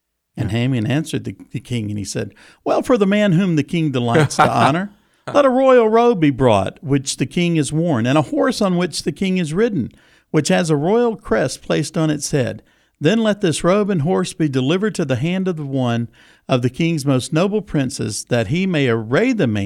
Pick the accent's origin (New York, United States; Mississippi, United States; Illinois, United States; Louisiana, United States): Mississippi, United States; I'm from South Mississippi, so.